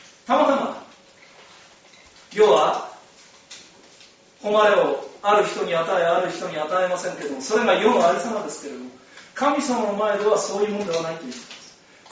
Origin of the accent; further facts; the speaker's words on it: Tohoku, Japan; また東北人というのは今ではもうテレビも普及してですね、もうとても標準語を語りますので、私もこうなんかこう標準語っぽく語ってますけれども